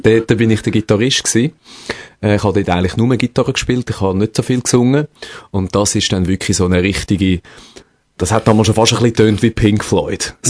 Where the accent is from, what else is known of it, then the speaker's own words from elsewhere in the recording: St. Gallen, Switzerland; Ich bin eigentlich ein Country Boy, so wie es im Buch steht, als Buch St. Gallen aufgewachsen, das ist im schönen Rheintal. Inmitten von Feldern und Wäldern.